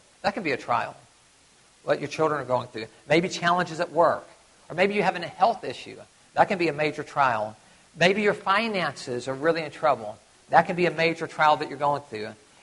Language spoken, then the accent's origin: English; Tennessee, United States; Well, I'm from Tennessee. We used to call that dinner.